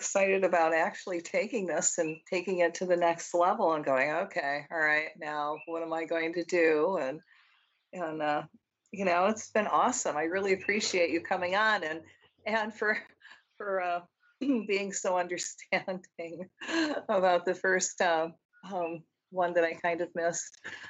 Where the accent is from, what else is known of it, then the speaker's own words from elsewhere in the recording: Michigan, United States; That's why we get each other's sense of humor. I'm from Michigan.